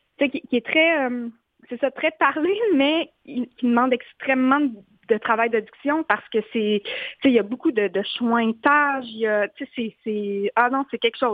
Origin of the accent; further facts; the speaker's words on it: Quebec, Canada; moi, je viens de la Haute-Côte-Nord, puis par chez nous, c'est assez commun que les hommes partent aller travailler dans le Nord.